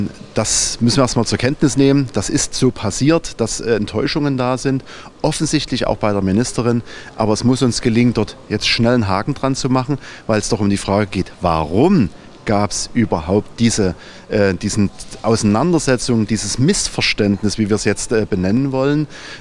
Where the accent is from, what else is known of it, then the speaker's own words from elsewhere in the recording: East Germany, Germany; Ich bin mal in der Deutschen Demokratischen Republik groß geworden.